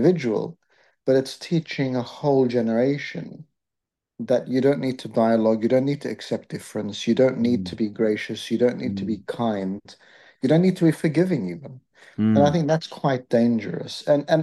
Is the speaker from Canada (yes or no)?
no; Australia; also born or lived in Egypt; now in United Kingdom; I myself was born in Egypt, but grew up in Australia. I've been here for 30 years.